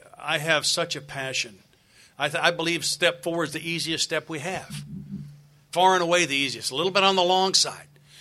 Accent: the South, United States

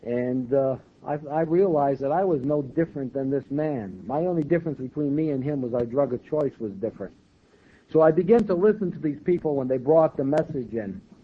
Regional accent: New York, United States; I started using in 1944. I'm from New York, and I stopped using in 1960.

